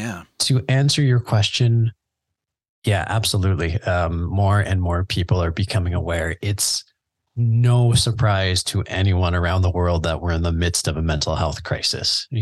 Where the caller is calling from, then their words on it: Canada; I mean, I'm in Canada. I'm recording from Canada right now.